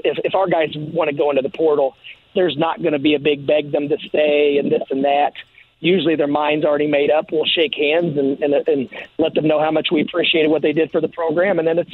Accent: Terre Haute, Indiana, United States; born there; I was born in Terre Haute

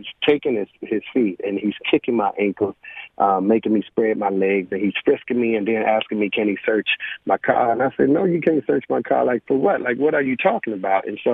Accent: Raleigh, North Carolina, United States; In 2005, I was a high school basketball coach at Sanderson High School in my hometown, Raleigh, North Carolina.

